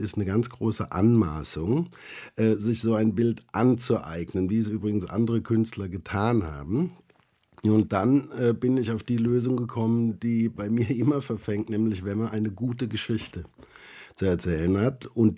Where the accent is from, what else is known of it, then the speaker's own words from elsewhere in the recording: Cologne, North Rhine-Westphalia, Germany; ich komme aus Köln-Nippes, da gibt es einen Markt